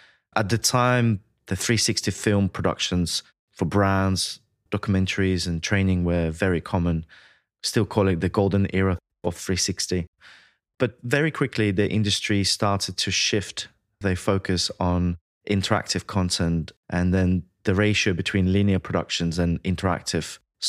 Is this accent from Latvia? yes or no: yes; Latvia; now in London, United Kingdom; I was born and raised in Latvia, in Baltics. I came to the UK in 2004 to pursue my education in sound engineering, essentially. Initially, I was based in Kent, which is a county in England. Then I moved to London in 2010 when I applied for university.